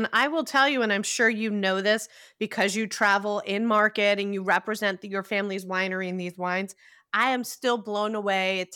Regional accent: New Jersey, United States; Basket on the table at the Macaroni Grill when I was growing up in New Jersey in the 90s.

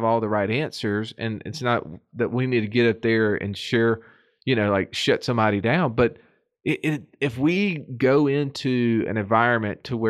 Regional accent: Birmingham, Alabama, United States; I'm from Birmingham, Alabama. I'm a financial coach and my superpower is talking.

